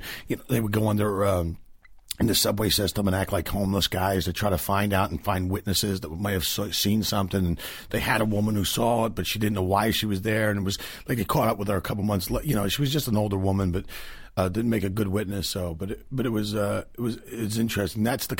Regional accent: Philadelphia, Pennsylvania, United States; Yeah, I'm from Philly.

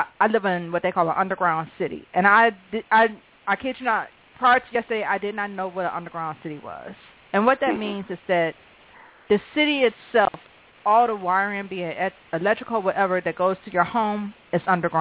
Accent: Detroit, Michigan, United States; I came from Detroit. I no longer live in Detroit. I moved, and I'm not saying what city I moved to, but I moved to one of the more rural cities.

